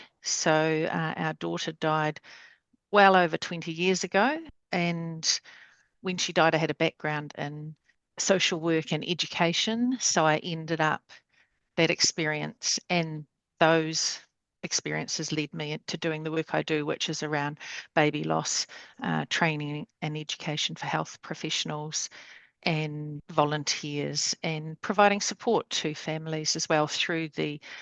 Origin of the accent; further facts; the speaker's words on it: Dunedin, Otago, New Zealand; now in Porirua, New Zealand; no Otipotiaho. I grew up in Dunedin, and kei te Porirua aho e noho ana ināinei. I live in Porirua, just north of Porirua City, overlooking the beautiful Pāwatahanui Inlet.